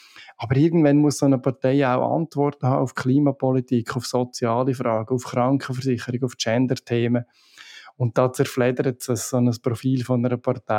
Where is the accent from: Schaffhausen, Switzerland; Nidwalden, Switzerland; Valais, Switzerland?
Nidwalden, Switzerland; Nidwalden, wo ich aufgewachsen bin